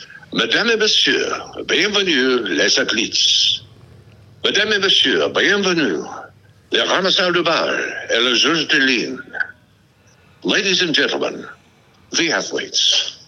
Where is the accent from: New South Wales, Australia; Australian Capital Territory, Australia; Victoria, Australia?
New South Wales, Australia; Sydney; I grew up in Sydney. I went to the King's School of Parramatta.